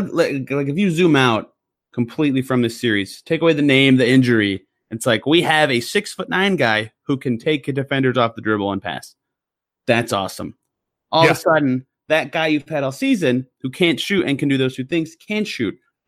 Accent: Indianapolis, Indiana, United States; because I'm from Indy where he did all his magical stuff.

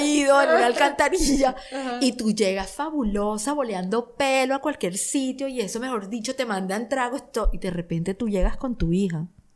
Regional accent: Barranquilla, Atlántico, Colombia; porque en Barranquilla, de donde yo soy, tú veías a las señoras mayores con un pañuelo

